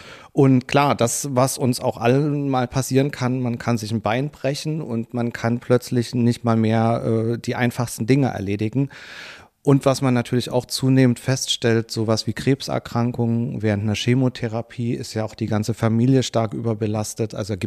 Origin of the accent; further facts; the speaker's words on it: Berlin, Germany; als Berliner Junge